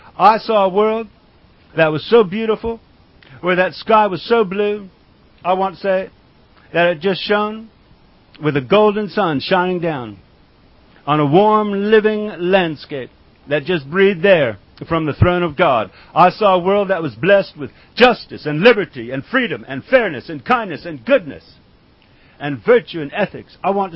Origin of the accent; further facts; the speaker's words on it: United States; I'm an American.